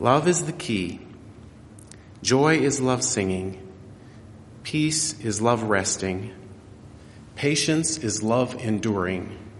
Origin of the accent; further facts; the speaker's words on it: Big Timber, Montana, United States; in my hometown of Big Timber, I know half of the people